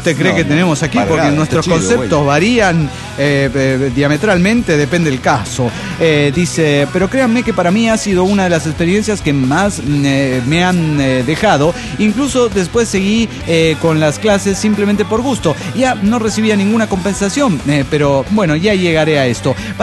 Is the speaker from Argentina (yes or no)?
no; Guerrero, Mexico; now in Phoenix, United States; Estoy muy enojado con mi ciudad natal. He dejado de ser lo que era. Cuando yo me vine. Quisiera... Esto es Estado de Guerrero, México, ¿no?